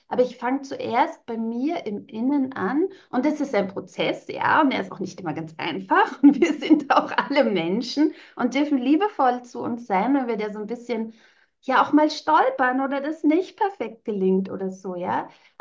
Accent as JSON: {"language": "German", "region": "East Germany", "country": "Germany", "tie": "born or raised there", "said": "ich bin in der DDR geboren und aufgewachsen, ja."}